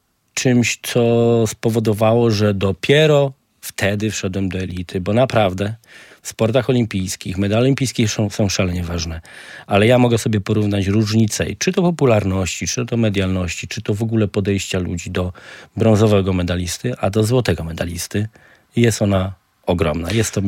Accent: Radlin, Silesian Voivodeship, Poland; ja prowadziłem sobie wybraną grupę, którą sobie sprowadziłem z moich rodzinnych stron, czyli z Radlina do Gdańska.

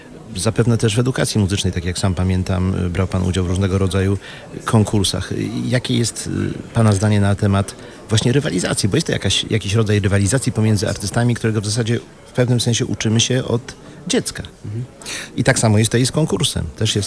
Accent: Gdynia, Pomeranian Voivodeship, Poland; No ja jako gdynianin potwierdzę.

